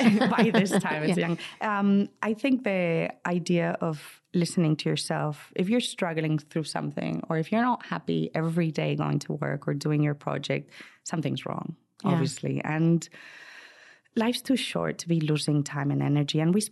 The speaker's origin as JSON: {"language": "English", "town": "Madrid", "region": "Community of Madrid", "country": "Spain", "lives_now": "United States", "said": "So I'm talking about Spanishness because that's where I come from. I was born in Madrid"}